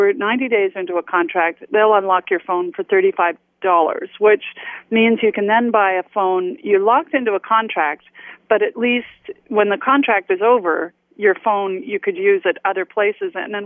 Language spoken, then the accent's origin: English; Canada; We're just accepting this as Canadian consumers.